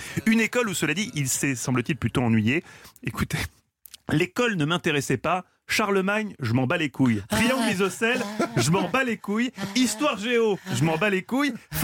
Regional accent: Switzerland; Alors moi, je peux pas, je suis suisse. J'ai une exigence atavique de neutralité.

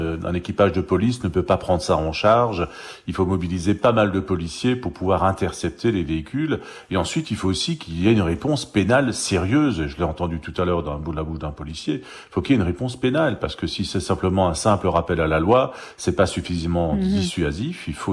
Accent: Colmar, Grand Est, France; C'est ce que je rencontre chez moi à Colmar.

